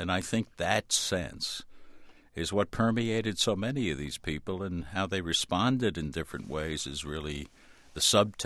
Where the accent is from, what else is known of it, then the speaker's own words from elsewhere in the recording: Brooklyn, New York, United States; my mother and father, who were immigrants from Ireland, and everybody that I knew growing up in Brooklyn, came out of the Depression.